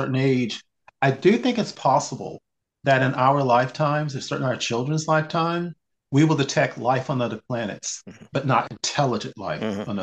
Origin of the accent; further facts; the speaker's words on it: Texas, United States; moved away; I grew up in Texas, which covers two time zones and 780 miles from across this longest tip.